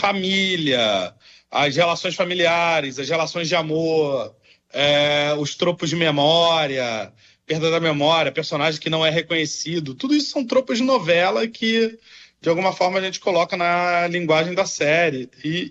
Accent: Brazil; É a forma como nós brasileiros contamos e reconhecemos nossa história

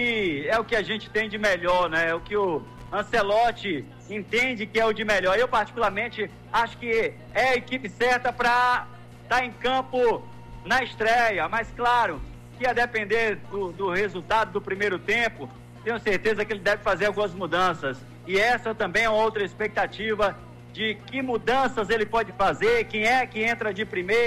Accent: Brazil; deixa eu te dizer, é um sentimento muito gostoso. É, como brasileiro

